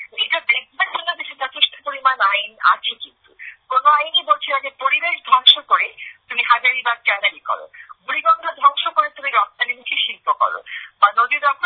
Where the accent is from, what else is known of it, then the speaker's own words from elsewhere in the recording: Dhaka, Dhaka Division, Bangladesh; আমার কাছে ঢাকা শহরের সবচেয়ে ভালো লাগা জায়গাটি হচ্ছে ধানমন্ডি লেক, কারণ তার পাশেই আসলে আমার বড় হওয়া, একটা মোটামুটি ওয়াইড লেকের পাশে আমরা বড় হয়েছি